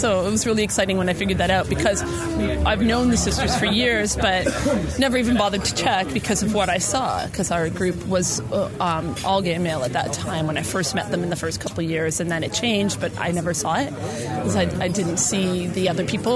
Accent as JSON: {"language": "English", "town": "Vancouver", "region": "British Columbia", "country": "Canada", "said": "I'm from Vancouver, Canada."}